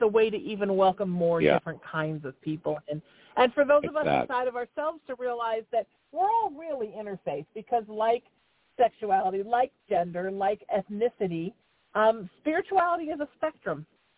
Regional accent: California, United States; I grew up in Orange County in the middle of the Bible Belt. You know, they used to call themselves the Orange County Bible Belt very proudly, and the California Bible Belt very proudly.

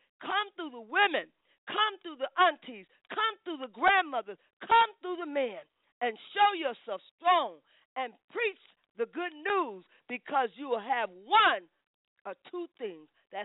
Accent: Indiana, United States; Now, the story I told of Harriet was to make changes here in my hometown. It was to make changes here so that people can begin to feel like they're safe here

